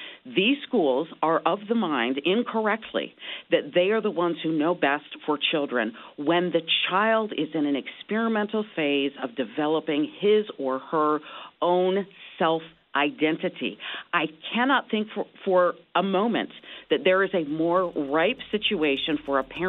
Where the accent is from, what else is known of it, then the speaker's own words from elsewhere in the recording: Maryland, United States; In my home state of Maryland